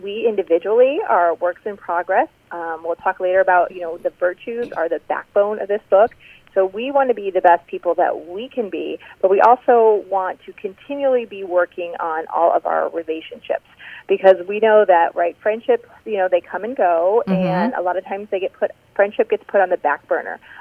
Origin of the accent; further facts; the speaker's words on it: Indiana, United States; moved away as an adult; now in Columbus, United States; And I grew up in Northwest Indiana, so I moved to Columbus after I graduated then, and then got married and have lived here ever since.